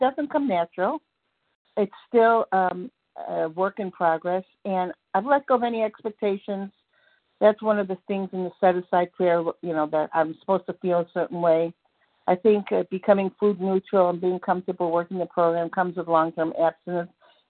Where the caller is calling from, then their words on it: Georgia, United States; I'm calling from Georgia.